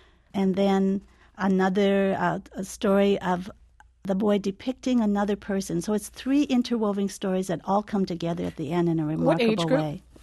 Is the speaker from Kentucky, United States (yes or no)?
no; Minnesota, United States; I'm a Native person. I'm American Indian. And some of my students work with tribal communities on promoting books. I'm Anishinaabe or Ojibwa from Minnesota.